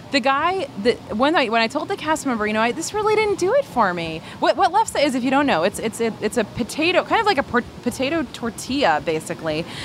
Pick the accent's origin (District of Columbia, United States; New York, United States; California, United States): New York, United States; now in Texas, United States; Living in New York, I didn't know what queso was because I grew up in Western New York where it was just called nacho cheese.